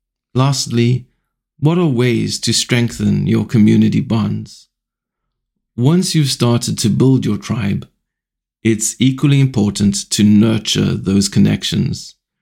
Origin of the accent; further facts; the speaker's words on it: Cape Town, Western Cape, South Africa; I grew up in Cape Town, South Africa